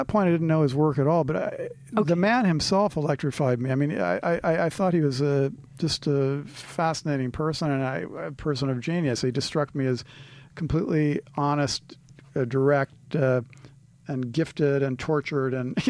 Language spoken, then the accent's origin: English; California, United States; Well, it's interesting because, again, I'm a Californian